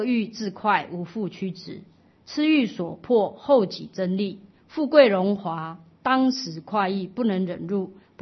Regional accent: China; 我们中国人有一句话常讲，叫做啊一家保暖千家愿

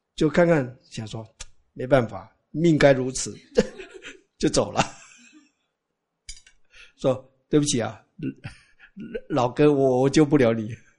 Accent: Taiwan; 我们台湾人见面都不打招呼的

